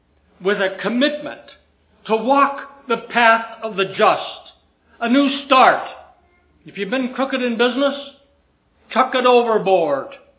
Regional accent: United States; Yeah, I'm an American, I know.

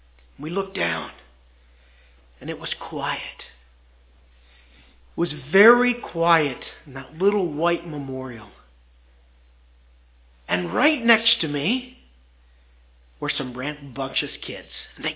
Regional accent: Calgary, Alberta, Canada; born there; You know, because I was born in Calgary and we had relatives that lived there, we went there often

